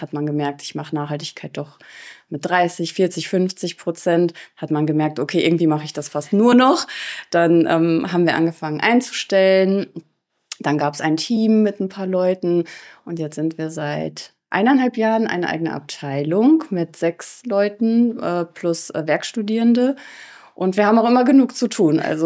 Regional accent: Osnabrück, Lower Saxony, Germany; also born or lived in Bielefeld / Düsseldorf / Hannover; Ich komme aus dem Raum Osnabrück, bin da auch zur Schule gegangen. Dann war ich fürs Studium in Bielefeld, zwischendurch in Düsseldorf, dann in Hannover.

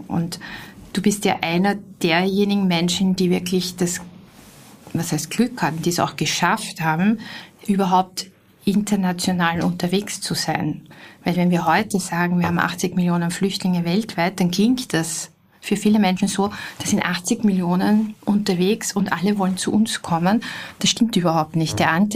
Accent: Vienna, Austria; wenn Sie mich jetzt als Österreicherin fragen oder als Wienerin

